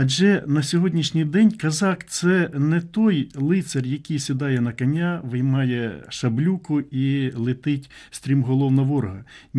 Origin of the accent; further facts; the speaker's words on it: Zhytomyr Oblast, Ukraine; born there; Я народився у Житомирщині, у маленькому селі, де був дуже великий вплив російської культури.